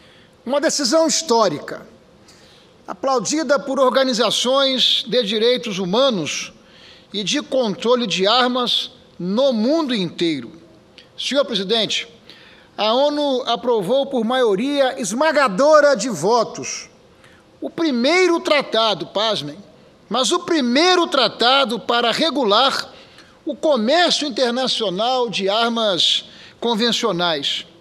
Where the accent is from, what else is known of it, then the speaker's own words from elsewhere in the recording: Espírito Santo, Brazil; o meu querido e glorioso Espírito Santo, a minha terra e a minha gente, os capixabas.